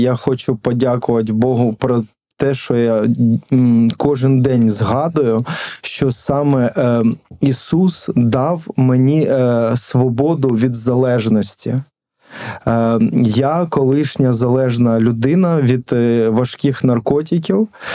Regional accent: Nikopol, Dnipropetrovsk Oblast, Ukraine; Звісно, я з Нікополя, і мій рідний будинок, тобто квартира, в якій я виріс, я там, звісно, ну, давно не живу

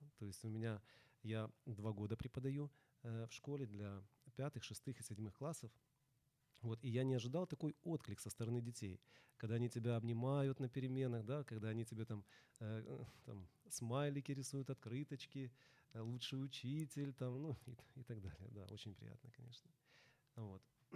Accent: Odesa, Odesa Oblast, Ukraine; Я одессит, люблю свой город

